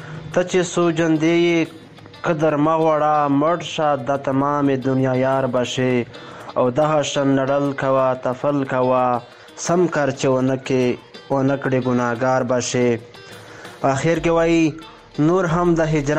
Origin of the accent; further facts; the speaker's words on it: Bannu, Khyber Pakhtunkhwa, Pakistan; د پاکستان بنو زیلی څخه یم